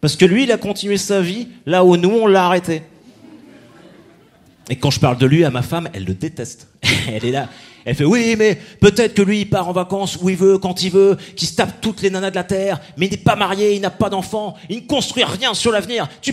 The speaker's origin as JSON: {"language": "French", "region": "Normandy", "country": "France", "said": "Parce que moi, je viens de Normandie"}